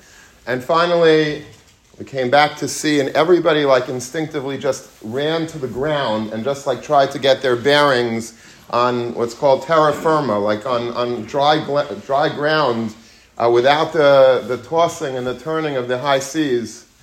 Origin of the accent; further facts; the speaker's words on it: Long Beach, New York, United States; When I was a young child, I grew up in Long Beach, Long Island